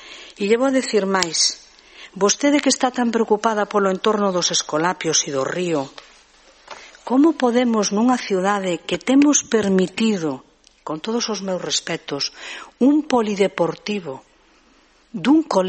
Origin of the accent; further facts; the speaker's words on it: Monforte de Lemos, Galicia, Spain; yo digo, como monfortina